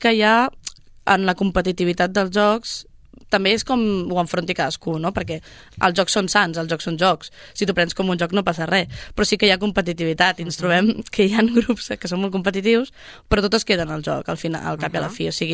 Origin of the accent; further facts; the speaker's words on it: Granollers, Catalonia, Spain; No som sabadellencs, no, som de Granollers.